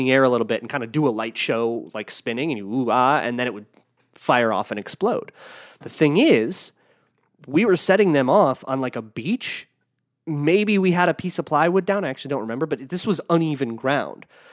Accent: United States; Anyways, that's the only times I've ever been out of America. So I'm that American.

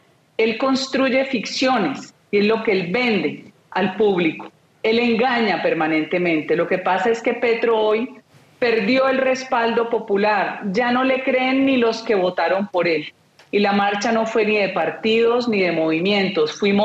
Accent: Colombia; Nosotros no estamos dispuestos como colombianos a comprarle la basura del socialismo del siglo XXI.

